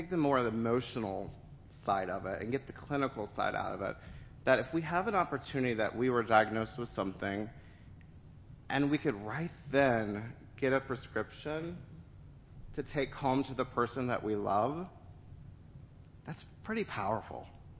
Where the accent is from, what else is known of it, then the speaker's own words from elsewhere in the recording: Mississippi, United States; also born or lived in New York / Seattle; But I grew up in Mississippi. I moved to New York to go to NYU. I lived in Seattle as I was doing a consulting assignment, and then I moved back to Mississippi.